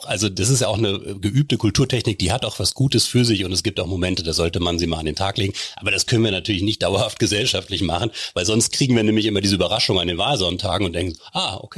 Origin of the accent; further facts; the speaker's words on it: Wolfsburg, Lower Saxony, Germany; Meine Heimatstadt Wolfsburg